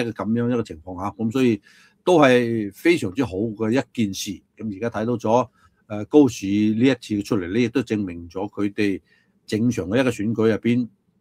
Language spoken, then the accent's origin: Cantonese; Guangzhou, Guangdong, China; 我係廣州人，我希望喺東京能夠聽到更加多粵語，更少普通話。